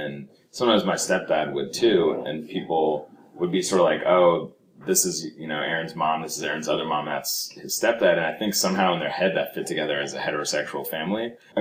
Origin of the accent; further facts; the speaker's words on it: Berkeley, California, United States; I think it was also the benefit of growing up in Berkeley.